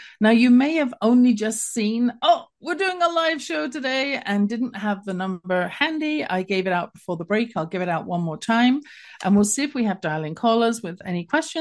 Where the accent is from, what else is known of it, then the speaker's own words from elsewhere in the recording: England, United Kingdom; when I grew up in England